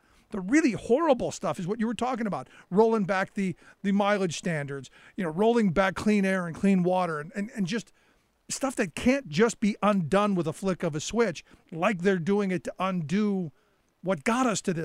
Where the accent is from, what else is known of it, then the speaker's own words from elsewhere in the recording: Cleveland, Ohio, United States; You know, when I was a kid, I grew up in Cleveland during the 1970s.